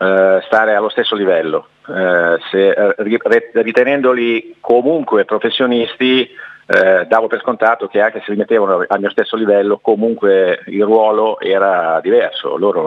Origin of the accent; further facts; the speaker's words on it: Massa Lombarda, Emilia-Romagna, Italy; also born or lived in Lugo; Sono massese, sì.